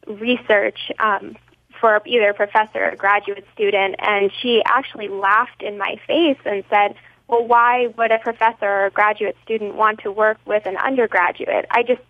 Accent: United States; I was certainly surprised as an American

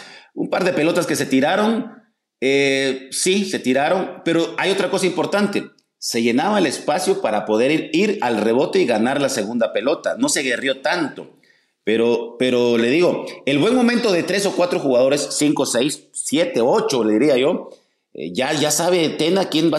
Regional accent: Guatemala; así somos los chapines

